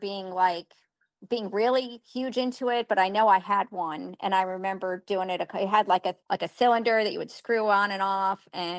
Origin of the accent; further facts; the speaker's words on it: Connecticut, United States; and I was from Connecticut. I grew up in Connecticut, so it was everywhere on the news.